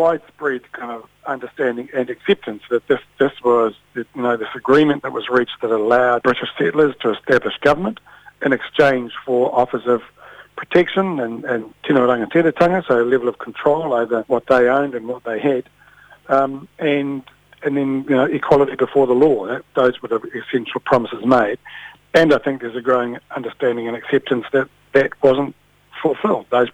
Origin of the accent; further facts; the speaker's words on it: New Zealand; growing up in New Zealand